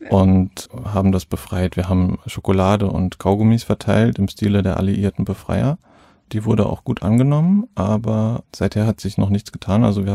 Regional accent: Rhineland-Palatinate, Germany; Also ich bin in der Pfalz aufgewachsen.

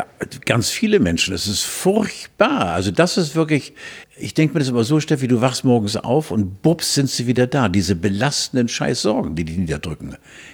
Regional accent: Hamburg, Germany; Ich wohnte in der Spaltingstraße bei uns in Hamburg, Ecke Ost-Weststraße hieß sie damals noch.

